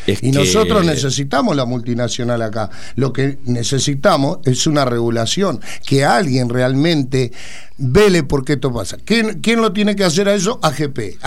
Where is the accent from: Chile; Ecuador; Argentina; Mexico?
Argentina; Somos argentinos que realmente queremos tributar, que queremos aportar a nuestro país